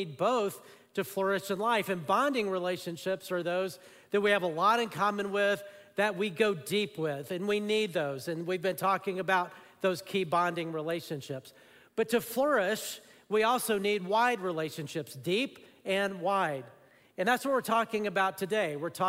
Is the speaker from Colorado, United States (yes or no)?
no; Alabama, United States; So I grew up in Alabama, and I remember when I was in high school, I met my friend's great-grandmother.